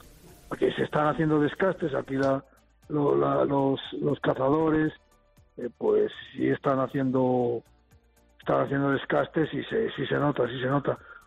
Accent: Villalpando, Castile and León, Spain; de todos los pueblos de aquí, de la zona, de alrededor de Villamayor, de mi pueblo, de Villalpando

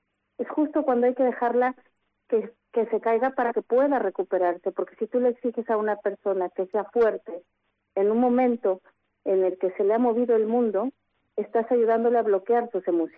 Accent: Mexico; now in Spain; yo soy mexicana, y aquí en España

